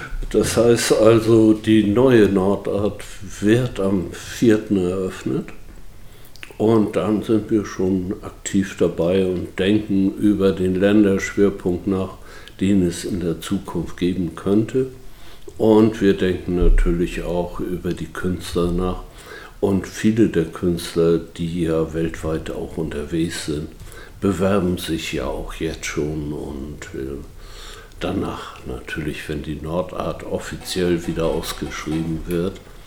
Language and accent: German; Büdelsdorf, Schleswig-Holstein, Germany; born there; sind hier nicht nur geboren in Büdelsdorf, sondern haben die Welt auch von anderen Ecken kennengelernt.